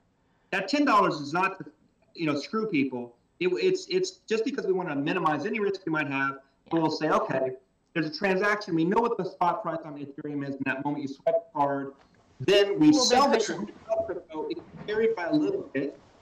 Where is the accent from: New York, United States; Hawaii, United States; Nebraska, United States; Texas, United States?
Texas, United States; Houston; and I am from Houston, and I have been to multiple Sam's Boat